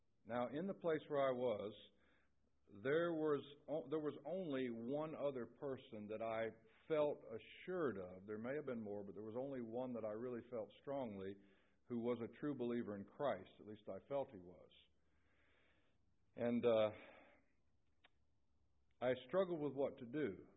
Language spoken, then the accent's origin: English; Jacksonville, Florida, United States; So finally, when I was released and sent back to my hometown of Jacksonville, Florida, I was given an address